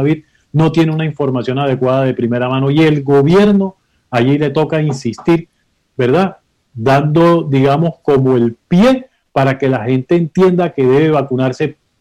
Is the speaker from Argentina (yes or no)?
no; Colombia; A mí como colombiano me interesa, además de médico